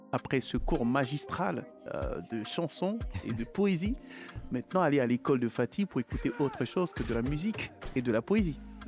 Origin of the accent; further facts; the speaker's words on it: Abidjan, Côte d’Ivoire; C'est chez moi, à Babi, en Côte d'Ivoire.